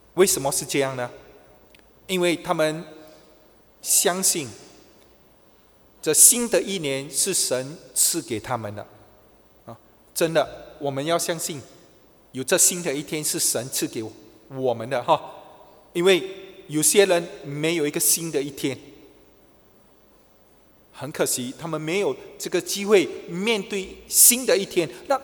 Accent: China; 今早我们要来看一些的我们中国人的迎新年的习俗

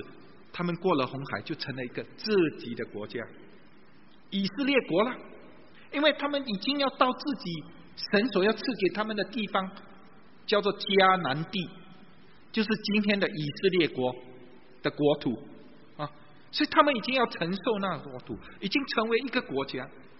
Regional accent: Singapore

